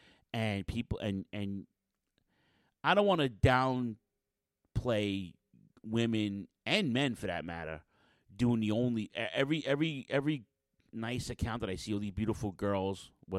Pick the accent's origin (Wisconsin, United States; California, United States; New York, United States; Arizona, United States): New York, United States; New York City; Now, I'm from Western Queens, so this is like the eastern part of Queens, right?